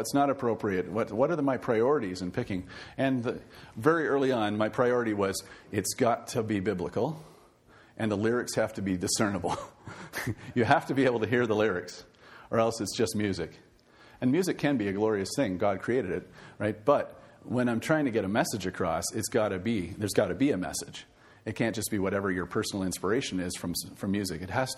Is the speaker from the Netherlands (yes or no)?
no; Sudbury, Ontario, Canada; I heard on a Sunday night from a radio broadcast called Breakthrough out of Southern Ontario, and I was from Sudbury.